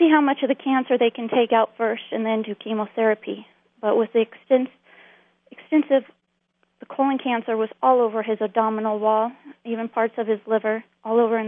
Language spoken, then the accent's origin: English; Nebraska, United States; And I grew up here in Nebraska, so I had a good rude awakening and a lesson going to Manhattan and learning how to survive there.